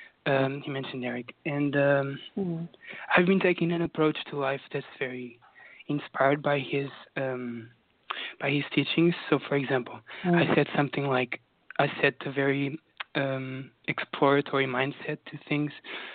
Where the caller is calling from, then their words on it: London, United Kingdom; I'm calling from London in the UK.